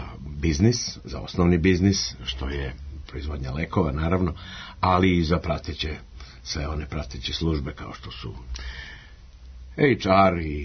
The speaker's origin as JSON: {"language": "Serbian", "region": "Belgrade", "country": "Serbia", "tie": "born or raised there", "lives_now": "Basel, Switzerland", "said": "Ja sam odavde iz Beograda, tu sam rođen, ali evo sad posteklih 15 godina završavam poslovnu karijeru, radni vek u Bazelu u Švajcarskoj."}